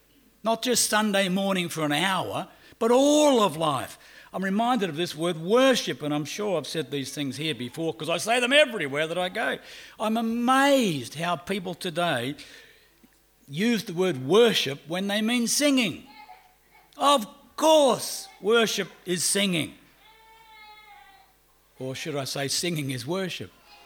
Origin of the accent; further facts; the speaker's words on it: Australia; accent: Australian; "Hi, I'm from Australia." You can probably guess because of my accent.